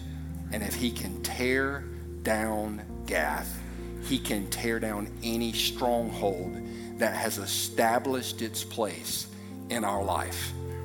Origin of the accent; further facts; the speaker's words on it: Easley, South Carolina, United States; also born or lived in Whittier; Whittier. I was born in a town called Whittier. Grew up in Easley